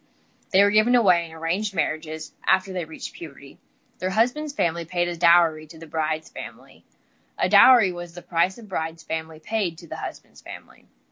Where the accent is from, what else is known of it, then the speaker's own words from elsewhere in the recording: Midwest, United States; accent: Midwestern drawl; I'm from the Midwest, so I've got a little bit of a drawl